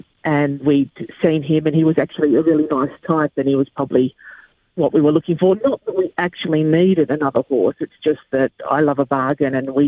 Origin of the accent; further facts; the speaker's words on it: Mona Vale, New South Wales, Australia; because I grew up in Mona Vale on Sydney's northern beaches